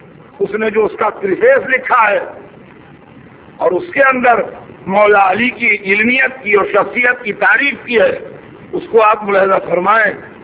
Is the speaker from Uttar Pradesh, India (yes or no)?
yes; Lucknow, Uttar Pradesh, India; born there; اس لیے کہ اردو ہماری مادری زبان ہے نا، ہم لکھنؤ میں پیدا ہوں گے، ہم سے اردو کی غلطی ہونا بہت مشکل ہے.